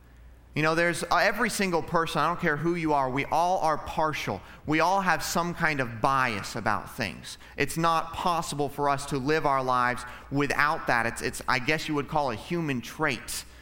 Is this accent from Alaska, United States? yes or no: yes; Alaska, United States; I grew up in Alaska, and in Alaska, there was no North versus South.